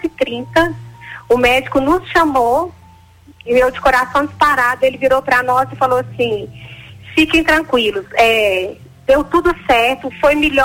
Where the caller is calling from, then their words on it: Pará de Minas, Minas Gerais, Brazil; Eu falo de Pará de Minas, Minas Gerais.